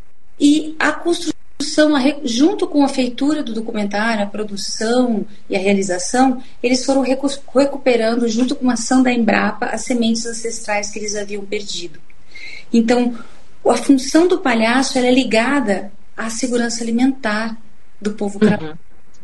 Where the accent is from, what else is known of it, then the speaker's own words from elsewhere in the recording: Brazil; Para mim, foi um entender por que eu sou brasileira. Eu sou atriz no Brasil.